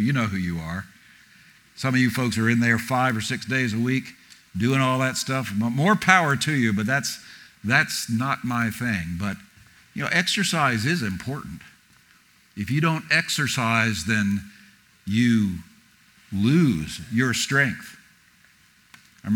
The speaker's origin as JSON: {"language": "English", "town": "New York City", "region": "New York", "country": "United States", "tie": "born or raised there", "said": "Set in my hometown, New York City, in 1957, when I was 3 years old. And I was not a member of a gang, but I lived just a few streets over from where this thing takes place."}